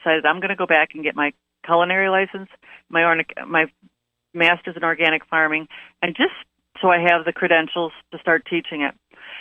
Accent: Naperville, Illinois, United States; I was blessed to be born and raised in Naperville with parents that really were ahead of the actually

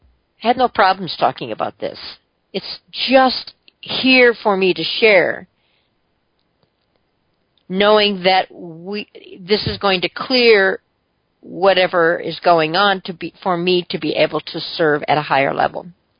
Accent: Mount Shasta, California, United States; Now, realizing that I came from Mount Shasta with a farmer's market of 3 trucks, maybe 5 on a good Monday or Thursday.

